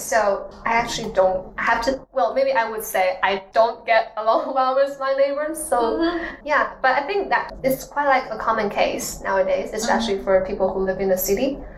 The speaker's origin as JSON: {"language": "English", "region": "Yunnan", "country": "China", "second_language": "English", "lives_now": "Foshan, China", "said": "Well, I'm from Yunnan province, but mm-hmm. I'm currently living in Foshan, Guangdong. Mm-hmm. So it's a completely different place."}